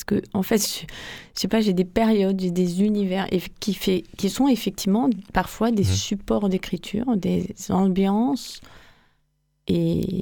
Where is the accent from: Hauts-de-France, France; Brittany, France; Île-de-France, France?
Brittany, France; Brest; Donc j'ai grandi là-bas et j'ai vécu jusqu'à mes 27 ans en Bretagne, donc je suis très bretonne.